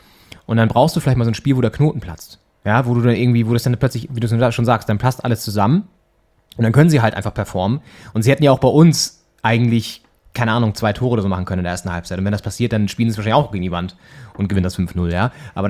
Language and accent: German; Flensburg, Schleswig-Holstein, Germany; now in Berlin, Germany; bei uns in Flensburg eigentlich.